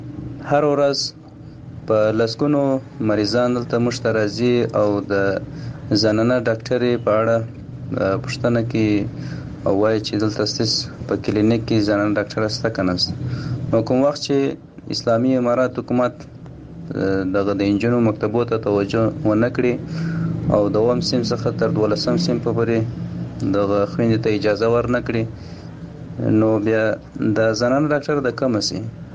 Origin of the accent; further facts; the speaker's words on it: Helmand, Afghanistan; د هلمند ولایت اوسیدونکی یم.